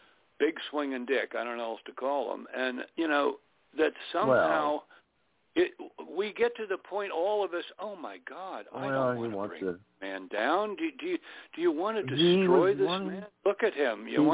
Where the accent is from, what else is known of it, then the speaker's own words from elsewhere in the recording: Pennsylvania, United States; I mean, I come from Pennsylvania, and trust me, I have learned since 1975 that Pennsylvania is quite a whack job state.